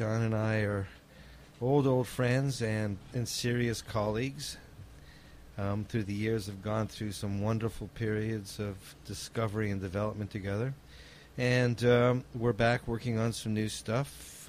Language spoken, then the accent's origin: English; Montreal, Quebec, Canada; I grew up in Montreal.